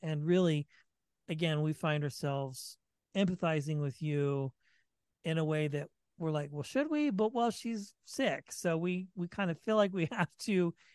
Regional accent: Vacaville, California, United States; Okay, I'm from the Bay Area too.

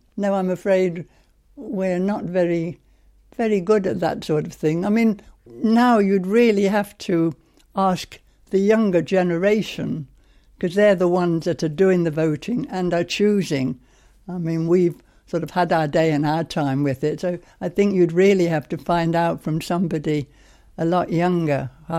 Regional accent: United Kingdom; because we're definitely not Europeans. I mean, we're British and that's it.

